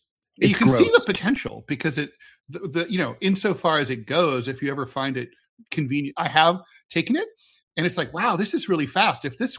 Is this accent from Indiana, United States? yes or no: no; New York, United States; I'm a New Yorker. Okay. Oh, I don't gross out easy.